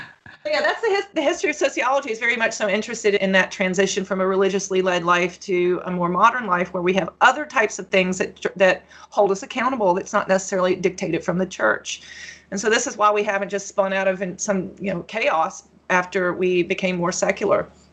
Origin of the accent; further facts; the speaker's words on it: Appalachia, United States; I grew up in Appalachia. And in the South